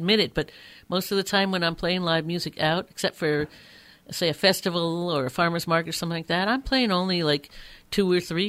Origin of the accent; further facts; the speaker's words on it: Lexington, Massachusetts, United States; I grew up in Lexington, by the way, in Massachusetts. That's why I was influenced by that old Boston-Cambridge place